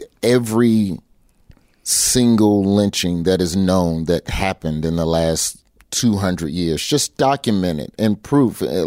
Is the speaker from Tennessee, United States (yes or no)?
no; Birmingham, Alabama, United States; because essentially I'm from Birmingham and I'm loved in my state